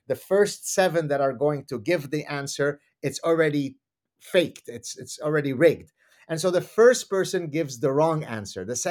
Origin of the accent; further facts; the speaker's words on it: Canada; I'm Canadian. I truly don't have a dog in this fight.